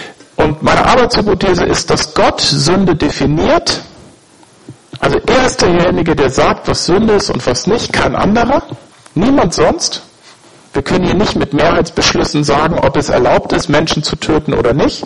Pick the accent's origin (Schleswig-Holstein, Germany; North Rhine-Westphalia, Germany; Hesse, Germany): Schleswig-Holstein, Germany; Ich komme aus Nordfriesland, ja.